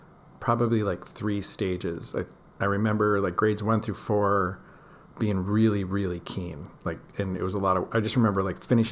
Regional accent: Michigan, United States; Previously, I taught in the U.S. I'm American, grew up in Michigan.

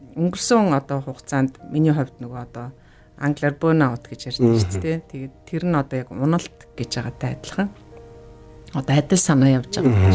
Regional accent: Ulaanbaatar, Mongolia; Би болохоор Улаанбаатар төрсэн.

